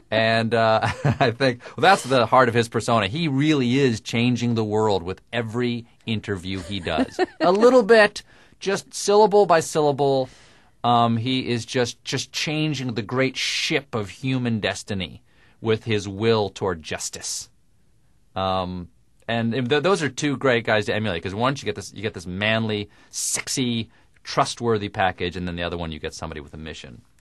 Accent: the South, United States; I grew up in the South, but I don't have a Southern accent. Not because I don't like Southern accents. I'm actually sort of sad that I don't have a Southern accent.

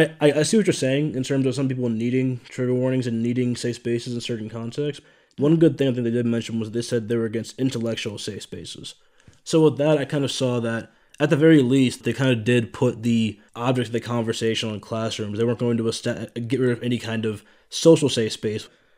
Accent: Green Bay, Wisconsin, United States; which was kind of my experience when I was growing up in Green Bay, Wisconsin.

